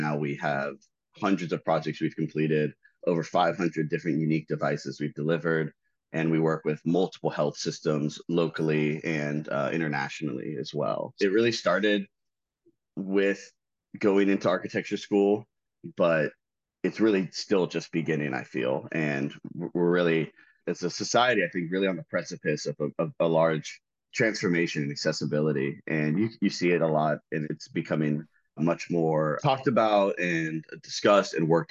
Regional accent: Shreveport, Louisiana, United States; I grew up in Shreveport, Louisiana, pretty small town in Louisiana.

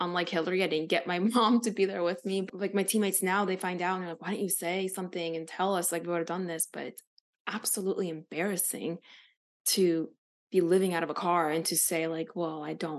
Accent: Ukraine; Based on where I grew up in Ukraine, I learned how to make a box of spinach and food last a long time.

